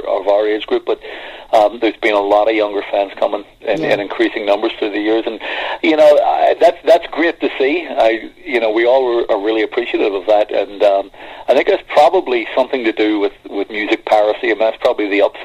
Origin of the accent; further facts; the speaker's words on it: Belfast, Northern Ireland, United Kingdom; It is, yeah. Belfast is my hometown.